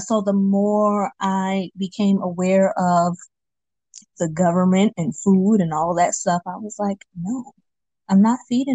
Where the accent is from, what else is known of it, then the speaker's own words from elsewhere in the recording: Bronx, New York, United States; First of all, I was born and raised in the Bronx. Ain't no gardens.